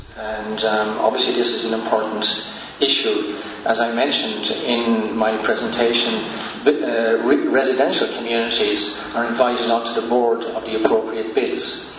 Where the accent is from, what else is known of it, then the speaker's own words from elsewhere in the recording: Ireland; We are Irish, we are here, we've been here a long time.